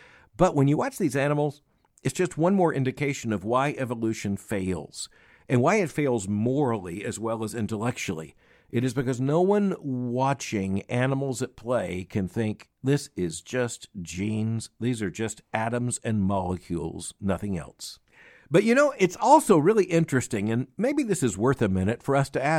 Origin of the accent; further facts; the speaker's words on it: Florida, United States; I've seen that personally growing up in Florida